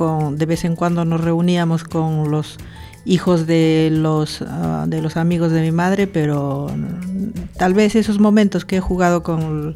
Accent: Peru; born there; Yo nací en Perú.

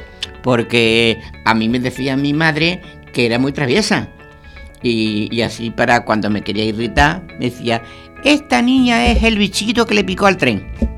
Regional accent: Torredonjimeno, Andalusia, Spain; born there; En Jaén, en Torredón Jimeno.

